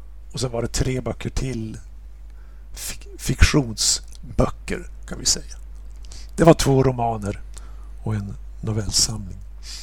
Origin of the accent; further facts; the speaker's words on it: Örnsköldsvik, Västernorrland County, Sweden; Alltså jag bestämde mig när jag var 17 år att bli författare. Och då satt jag hemma i Övik